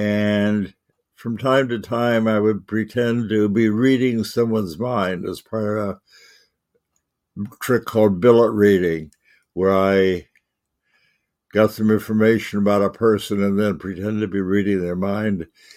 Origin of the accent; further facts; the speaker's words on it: Chicago, Illinois, United States; born there; I was born in Chicago, Illinois, 1934. That shows that I survived 90 years of life in America.